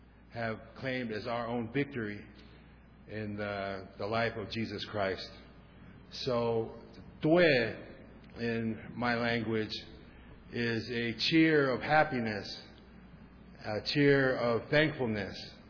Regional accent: Tonga; first language Tongan; English is a second language; that is the greeting in my native tongue of Tongan.

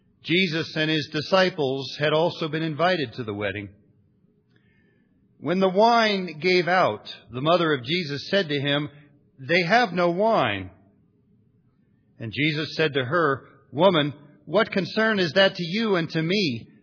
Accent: Upper Arlington, Ohio, United States; When I was a kid, growing up in Jones Junior High School in Upper Arlington, Ohio

